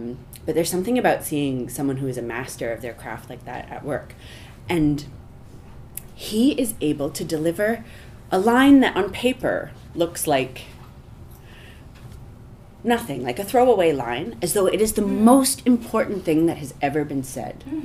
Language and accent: English; Canada; also born or lived in Toronto; now in Los Angeles, United States; Well, so I'm Canadian, and I had been based in Toronto for a decade